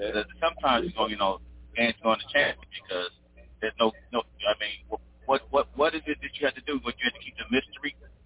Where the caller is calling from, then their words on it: Atlanta, Georgia, United States; also born or lived in Los Angeles; calling from Atlanta, Georgia, via Los Angeles.